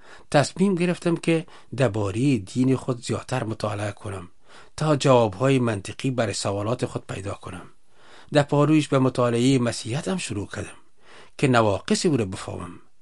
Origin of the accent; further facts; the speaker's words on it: Kabul, Afghanistan; born there; و در شهر کابل به دنیا آمدیم.